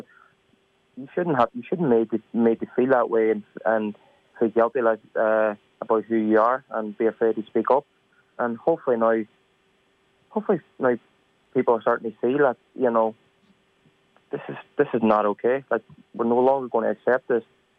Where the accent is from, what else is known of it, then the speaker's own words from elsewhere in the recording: Ireland; But I think we, as Irish people, my men or women, we've been guilty ourselves because we've allowed it to happen.